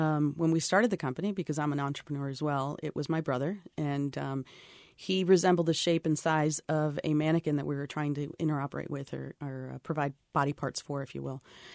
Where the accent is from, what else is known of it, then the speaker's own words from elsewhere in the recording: Florida, United States; I grew up in Central Florida, and I went away to college wanting to be a doctor.